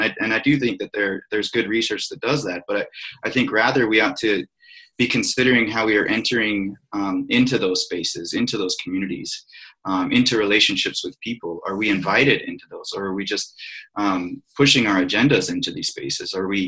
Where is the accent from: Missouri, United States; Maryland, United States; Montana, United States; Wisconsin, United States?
Montana, United States; And then I shared a story about being at this conference in my hometown in Western Montana